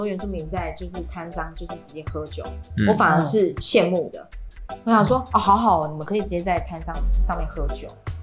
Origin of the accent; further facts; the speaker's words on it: Taiwan; 他们不会像我们台湾人这么热情去交心。